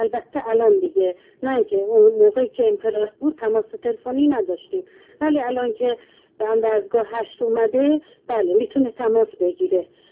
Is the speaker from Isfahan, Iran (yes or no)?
no; Tabriz, East Azerbaijan, Iran; ما که ساکن تبریز هستیم، خودتون میدونیم، من و همسرم، پسرم، همگی اهل تبریز هستیم.